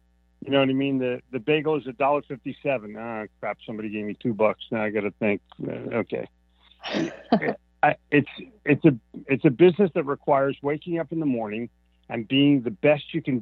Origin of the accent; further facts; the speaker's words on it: Philadelphia, Pennsylvania, United States; also born or lived in New York; now in Charlotte, United States; I grew up in Philadelphia and New York. So I'm pretty much a Northeasterner by heritage.